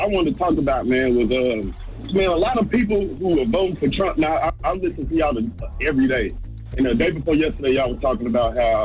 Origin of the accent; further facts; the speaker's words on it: Florida, United States; Calling on the road right now, man, but I'm from Duval.